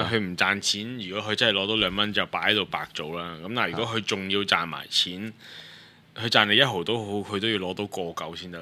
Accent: Hong Kong; 講我哋香港人通常講聽啊嘛

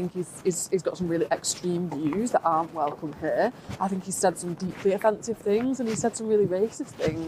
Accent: United Kingdom; I'm really proud to stick up for my Muslim neighbours who are as British as I am.

